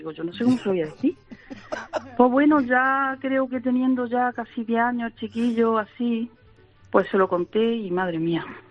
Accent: Andújar, Andalusia, Spain; yo soy de aquí de Linares, soy de aquí de, vamos, soy de Andújar, vivo en Linares, soy de aquí de Jaén.

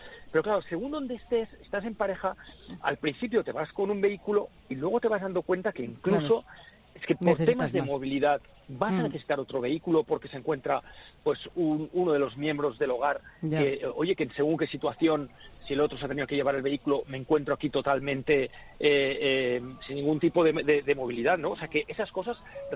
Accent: Barcelona, Catalonia, Spain; Yo soy de Barcelona, Pilar

